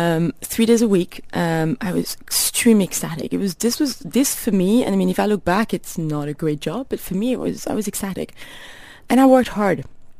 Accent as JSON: {"language": "English", "country": "Mauritius", "tie": "born or raised there", "said": "I was born and brought up in Mauritius and did my high school. And I come from a family, quite a conservative family"}